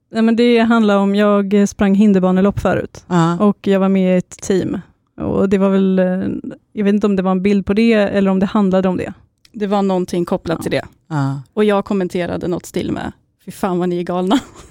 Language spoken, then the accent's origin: Swedish; Skinnskatteberg, Västmanland County, Sweden; now in Norrköping, Sweden; Jag är 32. Fyller 33 i år. Och jag kommer från Skinnskatteberg. Men när vi träffades bodde jag i Stockholm och pluggade här.